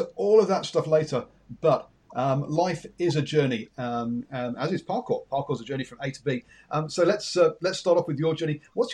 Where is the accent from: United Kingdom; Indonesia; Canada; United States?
United Kingdom; England; I'm English